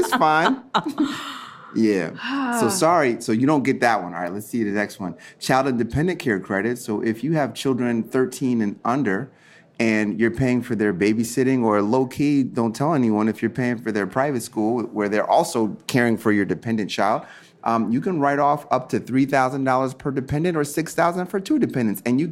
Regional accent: United States; And I'm very proud to say I'm an American.

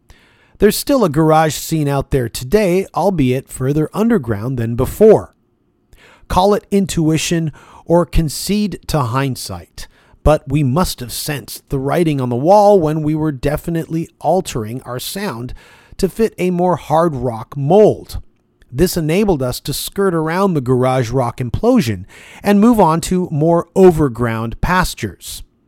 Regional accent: Toronto, Ontario, Canada; being born and raised in Toronto, Canada

